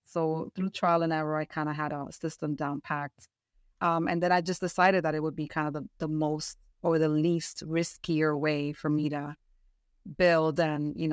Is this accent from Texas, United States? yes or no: no; New York City, New York, United States; I am a first generation Dominican American. My parents came here in the 70s, so I grew up in New York City